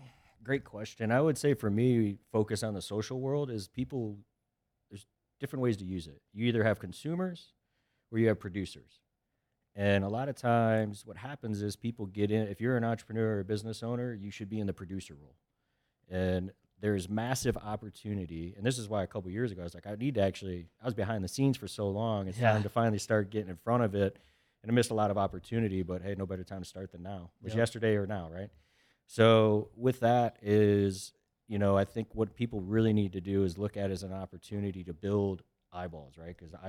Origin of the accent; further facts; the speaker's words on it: Charlotte, North Carolina, United States; so for me, I grew up in Charlotte in that aspect, loved it, met my wife there